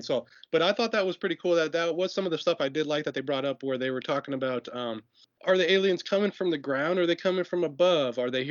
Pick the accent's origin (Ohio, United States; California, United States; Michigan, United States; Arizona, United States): Arizona, United States; I mean, I'm from Arizona, and out here, it's alien country.